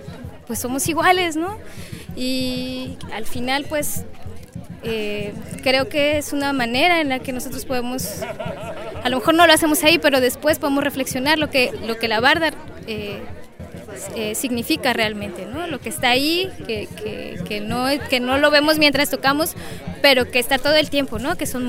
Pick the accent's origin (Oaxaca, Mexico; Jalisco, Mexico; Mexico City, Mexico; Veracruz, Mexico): Veracruz, Mexico; Xalapa; vengo de Jalapa.